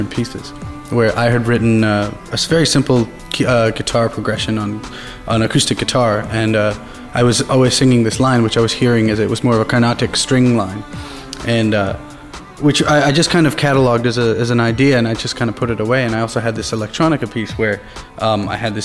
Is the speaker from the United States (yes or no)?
yes; New York City, New York, United States; And I was coming from New York, you know, first and foremost, so the tabla had to make sense for me in New York City.